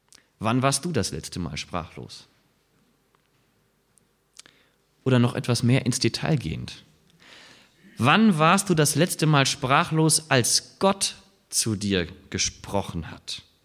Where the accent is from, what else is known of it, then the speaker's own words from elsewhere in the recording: Southern Germany, Germany; Ich bin nun in Süddeutschland groß geworden und bin sehr gerne wandern gegangen in den Alpen.